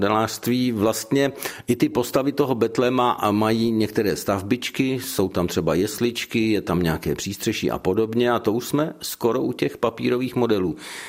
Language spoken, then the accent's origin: Czech; Bohemia, Czechia; To papírové modelářství, to je u nás v Čechách fenomén.